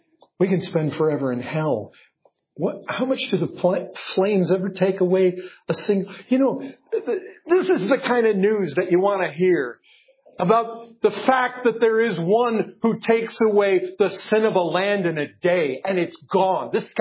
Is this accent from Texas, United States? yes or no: yes; Texas, United States; I come from Texas, where shade is desirable.